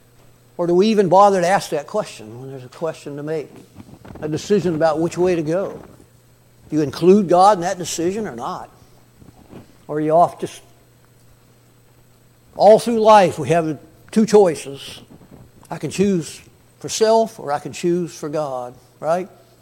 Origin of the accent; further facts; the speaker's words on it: Texas, United States; also born or lived in Kittanning, Pennsylvania; while we were growing up in Texas to visit our grandparents in Pennsylvania. And one year we went back, and Kit Tanning, the town I was born in, is not a real big place.